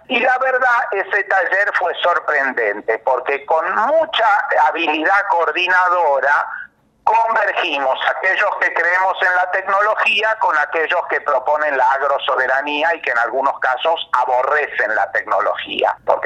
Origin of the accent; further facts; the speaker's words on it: Argentina; todos somos argentinos